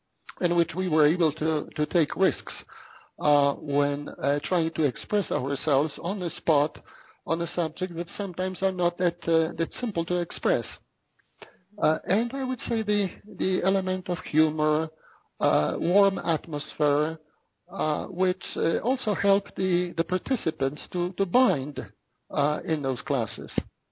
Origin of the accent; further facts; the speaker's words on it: Canada; And being a Canadian, obviously, I I have to be fluent in French or semi-fluent in French.